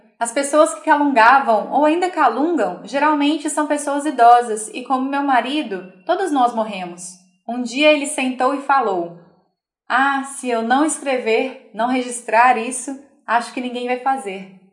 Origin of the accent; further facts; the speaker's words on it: Santa Cecília, Santa Catarina, Brazil; born there; also born or lived in Araguari; Eu nasci em Santa Cecília, Santa Catarina, mas fui registrado em Araguari com 3 meses de idade e hoje tenho 55 anos. A minha família, meus avós, tios e pais, estavam no meio desse pessoal que saiu de Santa Catarina para alavancar a ferrovia.